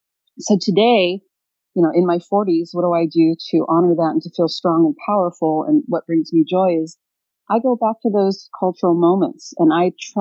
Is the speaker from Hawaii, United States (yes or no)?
yes; Hawaii, United States; I grew up on the Big Island of Hawaii.